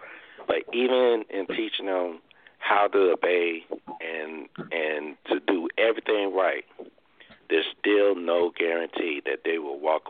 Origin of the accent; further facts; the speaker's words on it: Arkansas, United States; I always go back to this one faithful light in my hometown in Arkansas where I was getting off of work